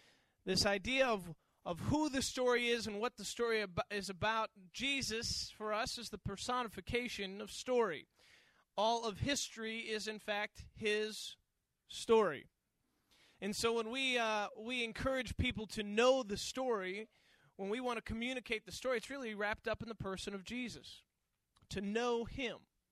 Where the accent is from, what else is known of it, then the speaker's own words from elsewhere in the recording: New York, United States; I remember when growing up in New York, my pastor, when I'd been away for some time